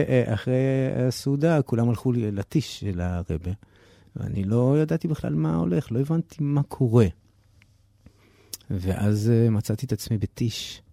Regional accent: Ra'anana, Central District, Israel; born there; אני נולדתי ברעננה.

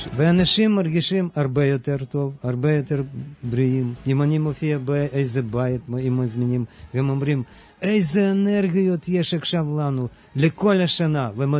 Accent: Ukraine; Hebrew is a second language; now in Israel; מאוקראינה.

